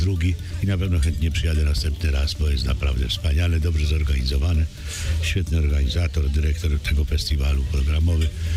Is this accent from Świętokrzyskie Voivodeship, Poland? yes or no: no; Silesian Voivodeship, Poland; moved away as an adult; now in Kraków, Poland; jestem urodzony na Śląsku, natomiast jeżeli się tam mieszkało 18 lat, a 50 ponad lat się mieszka w Krakowie, no to już nie wiem, kto jest, kim jestem. Śląskim Krakusem, o, powiedzmy tak.